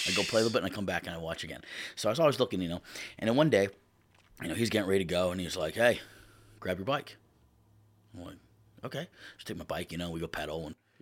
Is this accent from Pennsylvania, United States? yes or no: yes; Shamokin, Pennsylvania, United States; Yeah, so I'm from Shamokin, Pennsylvania.